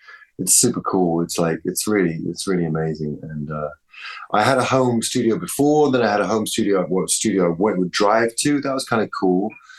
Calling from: California, United States

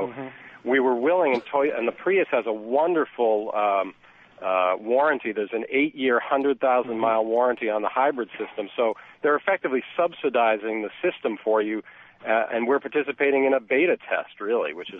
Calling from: Concord, Massachusetts, United States; I'm calling from Concord, Mass.

